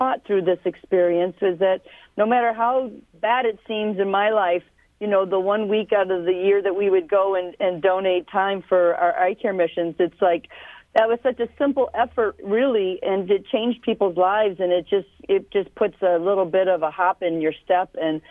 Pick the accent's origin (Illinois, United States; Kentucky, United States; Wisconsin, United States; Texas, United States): Illinois, United States; as well as back in my hometown in Illinois, that participate in these missions on an annual basis.